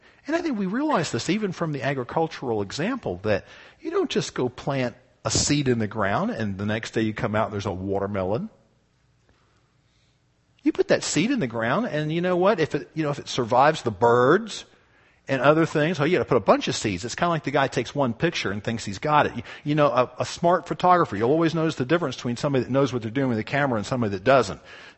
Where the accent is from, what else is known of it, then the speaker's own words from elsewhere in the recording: the South, United States; I'm from the South, just like maters.